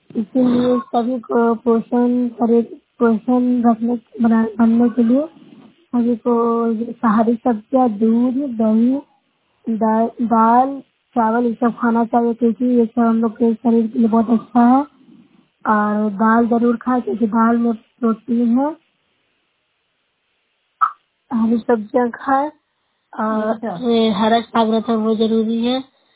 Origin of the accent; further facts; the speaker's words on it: Noorsarai, Bihar, India; मैं नूरसराय ब्लॉक से हूँ, जिला नालंदा से बोल रही हूँ।